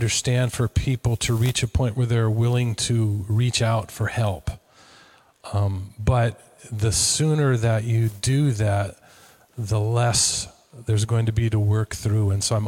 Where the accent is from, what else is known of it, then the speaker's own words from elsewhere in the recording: Minnesota, United States; We're both from Minnesota, right?